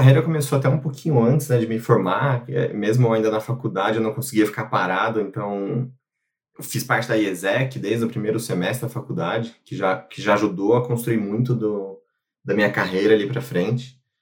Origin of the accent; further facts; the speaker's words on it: São Carlos, São Paulo, Brazil; Eu acabei fugindo de São Carlos e fui fazer faculdade em Florianópolis.